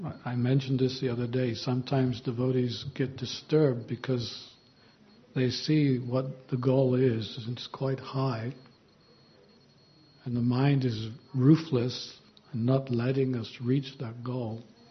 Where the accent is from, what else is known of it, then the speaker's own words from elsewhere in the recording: Ljubljana, Slovenia; I'm from Slovenia. I'm also from Ljubljana.